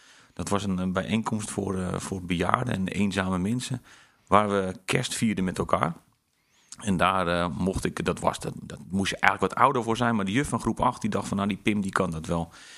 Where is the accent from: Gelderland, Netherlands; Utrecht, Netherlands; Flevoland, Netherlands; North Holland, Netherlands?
North Holland, Netherlands; Santpoort-Noord; En daar ben ik opgegroeid in Zandpoort Noord. In een gezin met een vader en moeder. Een broertje en twee zusjes. Ik ben de oudste van vier.